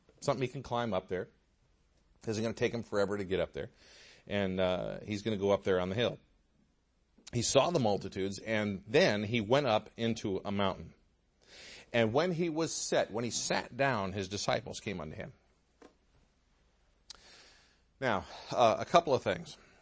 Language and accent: English; Michigan, United States; I grew up in Michigan. There was a park about a mile from my house that had a man-made mountain.